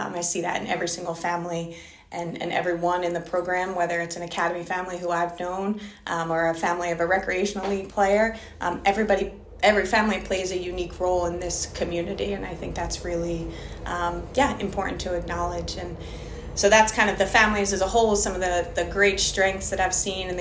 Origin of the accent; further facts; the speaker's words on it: New Jersey, United States; I had the opportunity to play soccer all growing up in South Jersey